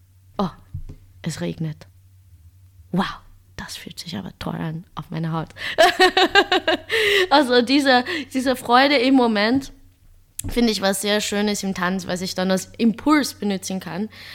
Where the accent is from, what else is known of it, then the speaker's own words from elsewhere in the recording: Amsterdam, North Holland, Netherlands; German is a second language; moved away; Ich bin aufgewachsen in Amsterdam in einem Viertel, die sehr multikulturell war